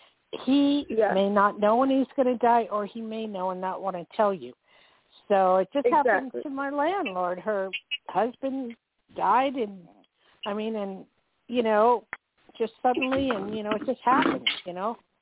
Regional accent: Newark, New Jersey, United States; born there; also born or lived in Hillside / Lakewood / Bloomfield / Toms River; I was born in Newark, lived in Hillside, Lakewood, Bloomfield, Bellevue, Toms River, all over the place. And I absolutely love Jersey and miss it terribly.

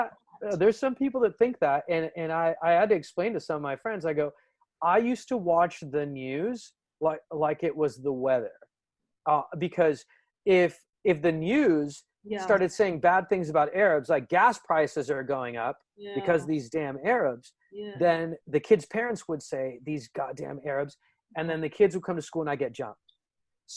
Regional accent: United States; And I go, yeah, I'm from America.

